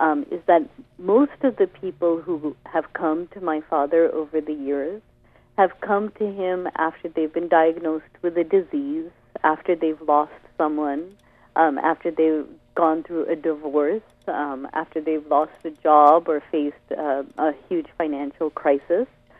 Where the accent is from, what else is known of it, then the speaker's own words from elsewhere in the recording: Boston, Massachusetts, United States; also born or lived in India; So my when I grew up in Boston, when my mother got pregnant, my dad was a resident in a hospital that where he couldn't afford to even have me at that time. So actually, I was born in India